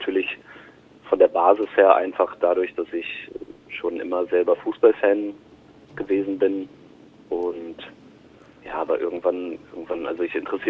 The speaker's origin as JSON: {"language": "German", "region": "Lower Saxony", "country": "Germany", "tie": "born there", "lives_now": "Leipzig, Germany", "said": "Ja, also ich bin 1986 geboren bei Hannover, habe kreatives Schreiben und dann im Anschluss den Master Literarisches Schreiben in Hildesheim studiert, lebe in Leipzig."}